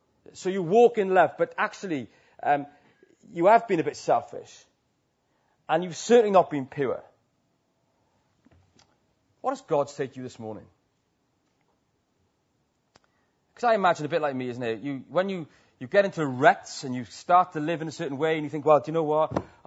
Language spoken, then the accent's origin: English; Wales, United Kingdom; I love Wales. And I'm Welsh.